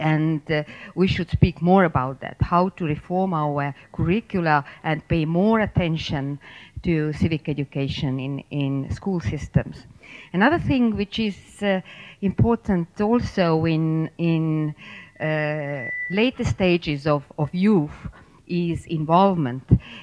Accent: Tallinn, Harju County, Estonia; I am from Estonia, Tallinn

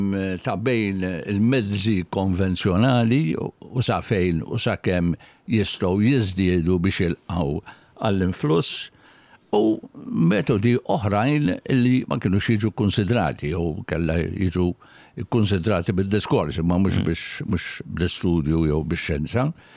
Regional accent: Rabat, Gozo, Malta; jiena xiena mir-Rabat ta' Għawdex, ma jfissirx li jekk hemm kriżi fil-pajjiż, kriżi nazzjonali, jiena m'għandix nipparteċipa

